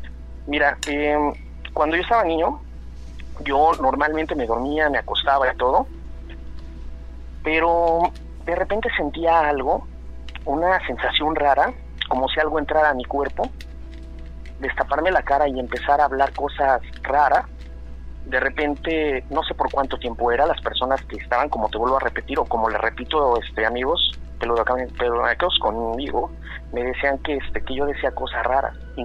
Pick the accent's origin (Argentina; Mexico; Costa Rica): Mexico; Nezahualcóyotl, State of Mexico; now in Veracruz, Mexico; aquí radico actualmente, pero pues yo soy del Estado de México, soy de Ciudad Neza, pero ya radico actualmente aquí en Veracruz.